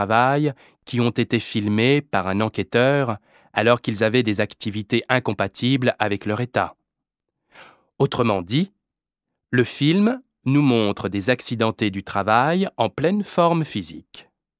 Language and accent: French; Quebec, Canada; Chez nous, au Québec, cette question a été soulevée dans une soixantaine de décisions.